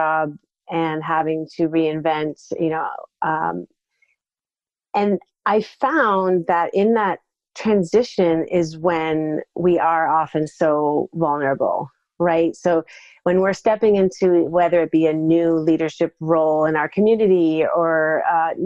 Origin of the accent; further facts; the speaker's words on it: Massachusetts, United States; I'm speaking to you from Western Mass today, which is actually where I grew up. It's my hometown, and over many years tried to escape the valley like many do and just couldn't leave, kept coming back.